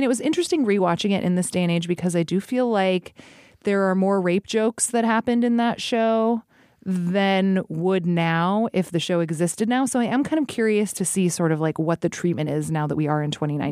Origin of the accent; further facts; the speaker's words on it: Alaska, United States; now in Chicago, United States; I live here in Chicago. The weather here is not always great. I grew up in Alaska, which is winter like almost all the time.